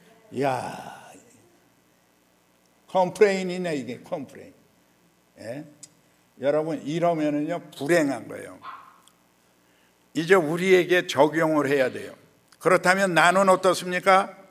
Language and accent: Korean; Pyongyang, North Korea; 황해도 사람이 제일 많이 그러고 평양 사람이 그래요. 저 평양에서 와 알아요.